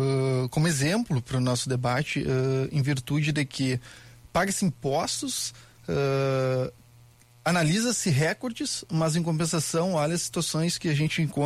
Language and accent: Portuguese; Rio Grande do Sul, Brazil; Não sou de Porto Alegre, sou natural do interior